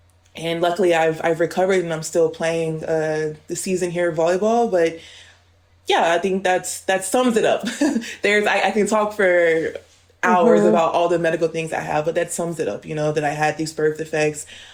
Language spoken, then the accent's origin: English; United States; now in Stuttgart, Germany; Yeah, so as you said … I'm from the United States.